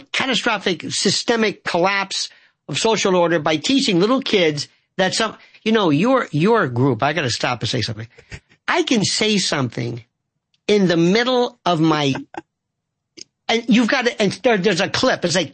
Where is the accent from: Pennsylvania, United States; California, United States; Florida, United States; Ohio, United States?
Florida, United States; Yesterday in my native Florida, I'm not from Florida, I'm from Florida. Because it's it's Hooterville. Don't let anybody kid you. It is hardcore redneck.